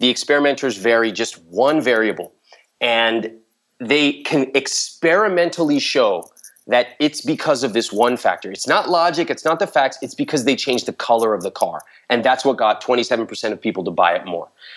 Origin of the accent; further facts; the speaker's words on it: India; growing up as an Indian guy, you're not really taught about the emotional side. It's like a very stoic kind of way to grow up.